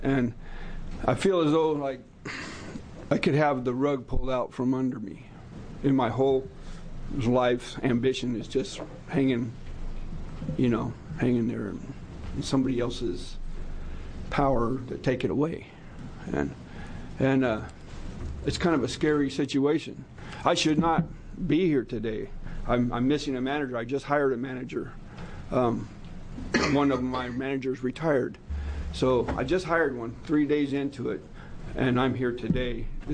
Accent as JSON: {"language": "English", "town": "Coos Bay", "region": "Oregon", "country": "United States", "said": "Good morning, everybody. I'm from Coos Bay."}